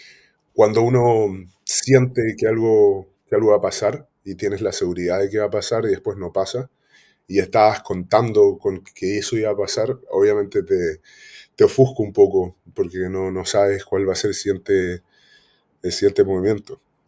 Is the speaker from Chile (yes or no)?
yes; Chile; Soy de Chile